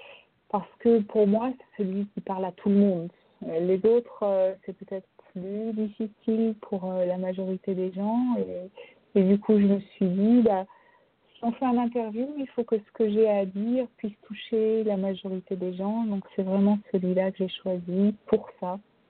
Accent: France; on a un historique en tant que Français

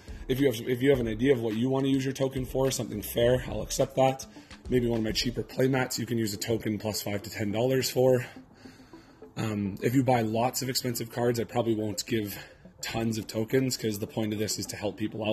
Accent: Canada; As a Canadian independent person, I think that's fair.

